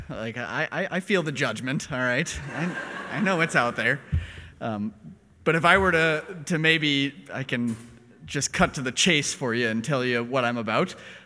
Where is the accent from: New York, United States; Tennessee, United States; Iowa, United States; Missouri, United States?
Missouri, United States; St. Louis; I grew up in St. Louis, so Father Andrew and I actually grew up about 15, 20 minutes away from each other in South St. Louis County.